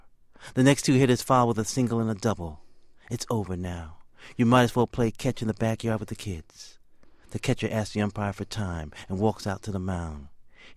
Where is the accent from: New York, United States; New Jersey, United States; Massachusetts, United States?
New York, United States; Bronx; it was something I enjoyed growing up in the South Bronx in the shadows of Yankee Stadium